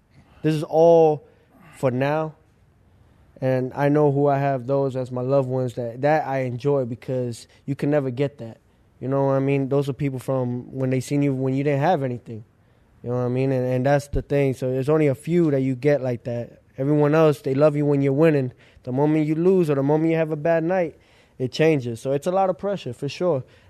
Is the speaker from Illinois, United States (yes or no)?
no; Brooklyn, New York, United States; born there; I was born in Lutheran Medical Center. That was at Sunset.